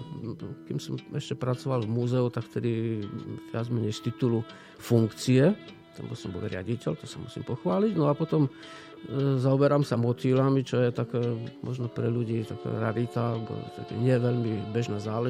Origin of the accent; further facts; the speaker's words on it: Levoča, Prešov Region, Slovakia; born there; also born or lived in Spišská Nová Ves; Narodil som sa v Levoči, ale býval som v Spišskej Novej Vsi.